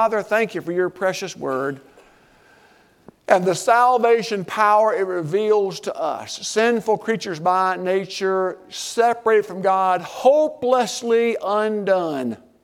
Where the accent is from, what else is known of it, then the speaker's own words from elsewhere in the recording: the South, United States; I'm Southerner from radiator to tailpipe.